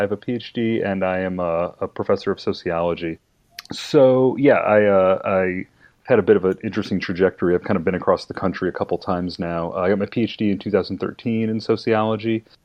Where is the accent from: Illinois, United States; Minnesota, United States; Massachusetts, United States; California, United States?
Illinois, United States; And now I will be moving back to Illinois, where I'm originally from Chicagoland.